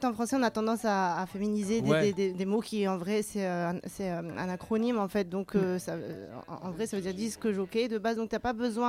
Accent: Nancy, Grand Est, France; also born or lived in Ecuador; now in Marseille, France; Ouais, j'ai grandi à Nancy.

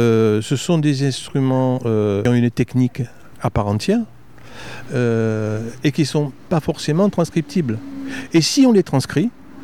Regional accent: Corsica, France; je me suis intéressé très tôt à la musique traditionnelle corse, puisque je suis corse

